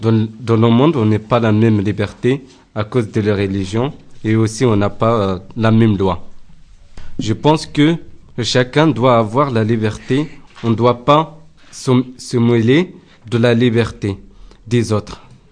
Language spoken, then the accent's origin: French; Morocco; je viens de Maroc.